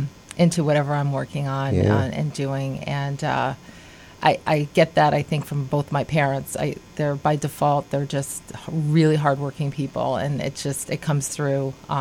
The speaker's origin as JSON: {"language": "English", "town": "Loudonville", "region": "New York", "country": "United States", "tie": "born or raised there", "lives_now": "Saratoga Springs, United States", "said": "I mentioned I grew up in the Latham, Loudonville area, and while that's lovely, I wanted a place where I could really connect with the community"}